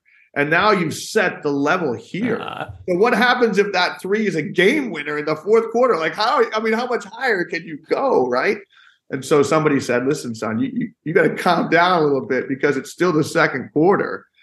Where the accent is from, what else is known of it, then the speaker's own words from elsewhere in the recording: United States; as I grew up in the States, I'm American, but my family are Irish.